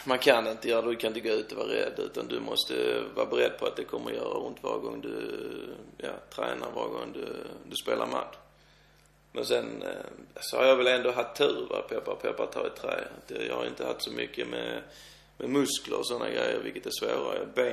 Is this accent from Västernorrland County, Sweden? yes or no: no; Helsingborg, Skåne, Sweden; jag är uppväxt i Helsingborg